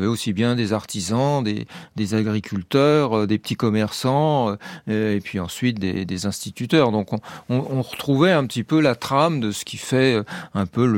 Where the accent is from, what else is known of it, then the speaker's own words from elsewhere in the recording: Paris, Île-de-France, France; c'est juste le quartier latin, mais les différentes branches de ma famille, effectivement, viennent de trois grandes régions. Du côté de mon père, c'est la Bourgogne. Du côté de ma mère, c'est le Berry.